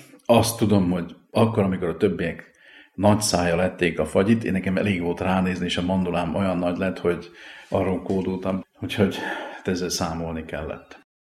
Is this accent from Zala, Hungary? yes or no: yes; Zalaudvarnok, Zala, Hungary; also born or lived in Zalaszentgrót; Én rendes paraszti származású ember vagyok. Szülővárosom Zalaszengród, mert csak ott volt szülő otthon, de én Zalaudvarnokon nőttem föl, és azt a helyet tartom szülőfalumnak.